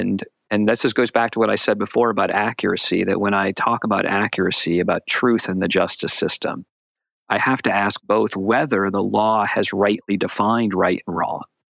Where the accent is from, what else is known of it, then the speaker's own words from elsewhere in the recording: Virginia, United States; When someone speeds in my home state of Virginia more than 25 miles an hour over the speed limit, we call that a crime.